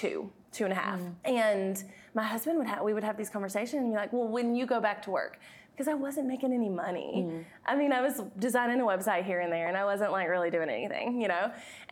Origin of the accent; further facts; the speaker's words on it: the South, United States; accent: Southern; And so like as a Southerner, like with a thick accent, I had always been told like, you can't do that.